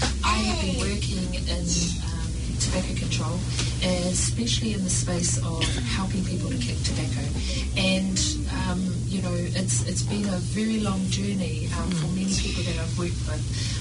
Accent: Hokianga, Northland, New Zealand; So I come from the Hokianga, far north

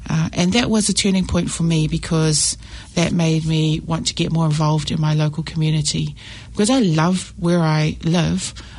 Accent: Mangere, Auckland, New Zealand; I grew up in Mangere. So growing up in Mangere in the 80s

